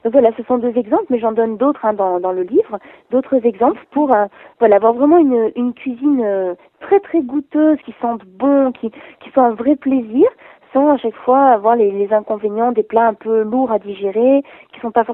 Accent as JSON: {"language": "French", "town": "Nice", "region": "Provence-Alpes-Côte d'Azur", "country": "France", "said": "parce que moi je suis niçoise"}